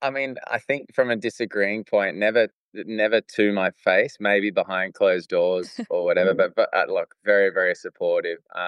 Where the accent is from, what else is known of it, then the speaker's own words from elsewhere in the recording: South Africa; Yeah, look, I'm born and raised in South Africa.